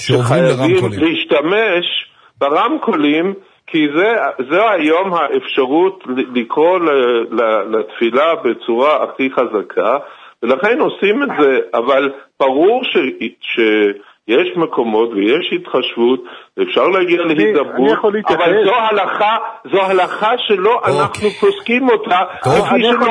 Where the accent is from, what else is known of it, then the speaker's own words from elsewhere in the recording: Jerusalem, Jerusalem District, Israel; אני גם ירושלמי